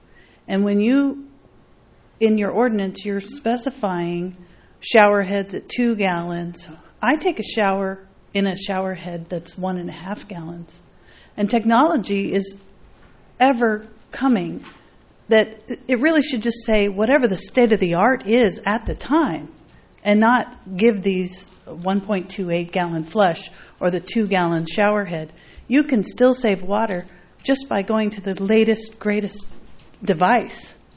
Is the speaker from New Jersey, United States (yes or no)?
no; Los Osos, California, United States; from Los Osos.